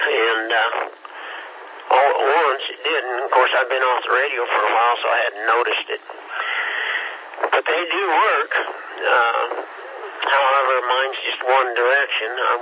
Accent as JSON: {"language": "English", "region": "Kansas", "country": "United States", "said": "I'm from Kansas, you know."}